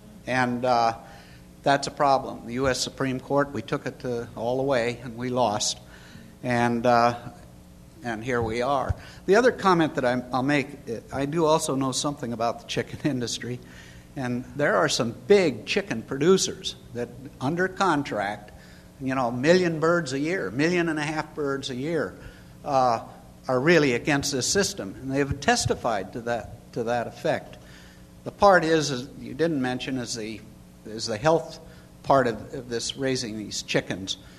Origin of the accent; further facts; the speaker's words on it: Montana, United States; I'm a rancher from Montana, cattle rancher.